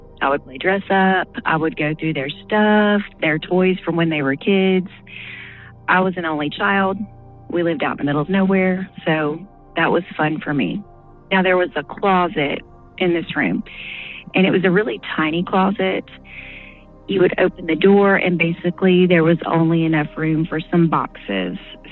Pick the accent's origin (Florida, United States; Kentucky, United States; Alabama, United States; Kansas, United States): Kentucky, United States; now in Tennessee, United States; I grew up in Kentucky, and I lived in a house which it was kind of out in the middle of nowhere.